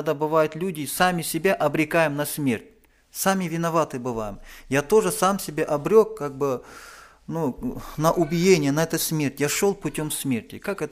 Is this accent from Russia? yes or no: no; Kazakhstan; что я брат казах, могу здесь стоять